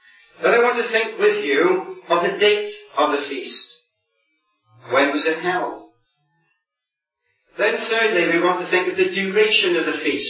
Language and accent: English; Wales, United Kingdom; although I'm Welsh, I am a coward.